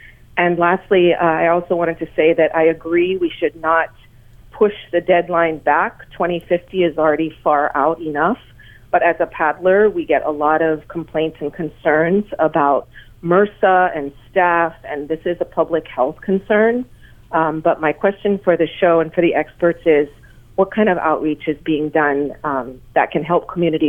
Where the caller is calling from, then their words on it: Kailua, Hawaii, United States; I'm from Kailua, the island of Oahu. We're a coastal community and we have millions of visitors who come to our beaches every year.